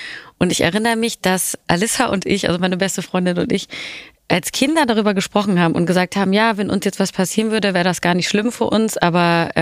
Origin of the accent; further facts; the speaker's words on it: Germany; ich bin zum Beispiel ja im Westen aufgewachsen, in Deutschland.